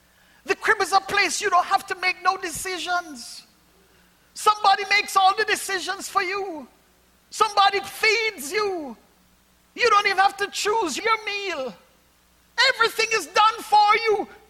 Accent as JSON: {"language": "English", "country": "Jamaica", "tie": "born or raised there", "said": "But when I was a little boy growing up in Jamaica"}